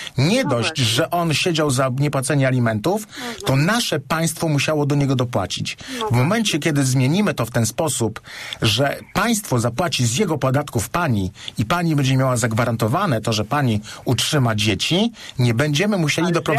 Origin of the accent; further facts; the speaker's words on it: Warsaw, Masovian Voivodeship, Poland; ja jestem z Warszawy, a już jestem trzeci raz w Poznaniu w tym miesiącu